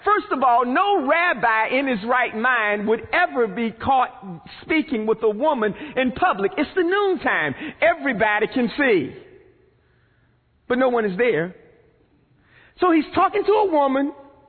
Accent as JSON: {"language": "English", "region": "North Carolina", "country": "United States", "said": "And I just so happen, you can tell by my accent, I am from the country inner city, rural eastern North Carolina."}